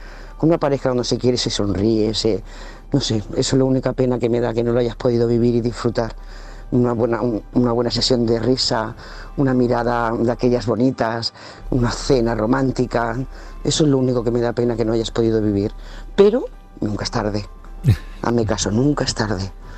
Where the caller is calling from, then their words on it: Lloret de Mar, Catalonia, Spain; de Lloret de Mar.